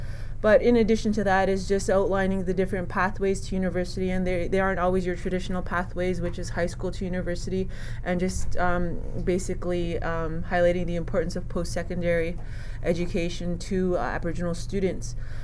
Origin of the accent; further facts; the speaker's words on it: Wiikwemkoong, Ontario, Canada; I'm originally from Wiquemecong, which is on Manitoulin Island. I attended university in southern Ontario.